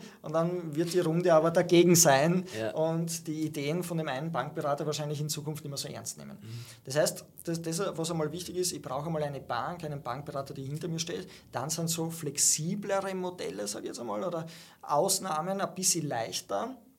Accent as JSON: {"language": "German", "country": "Austria", "said": "aber da sind andere Sachen möglich als bei uns in Österreich"}